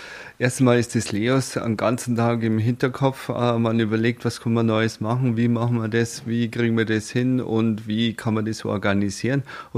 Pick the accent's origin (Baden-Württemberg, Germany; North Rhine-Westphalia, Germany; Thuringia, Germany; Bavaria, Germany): Bavaria, Germany; Stachelsried; also born or lived in Neukirchen bei Heiligenblut; ich bin gebürtig in Neukirchen bei Heiligenblut aufgewachsen in Stachelsried. Bin mittlerweile auch schon 53, bald 54 Jahre alt